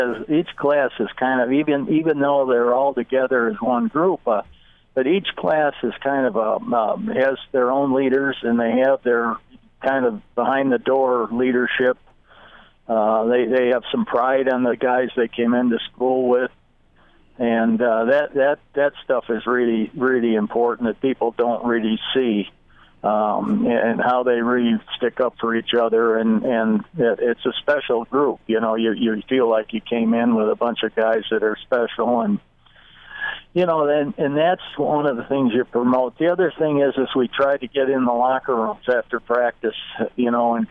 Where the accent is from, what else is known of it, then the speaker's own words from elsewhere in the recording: Chicago, Illinois, United States; I'm from Chicago, and at every time that, you know, it got that hot, we would all walk outside.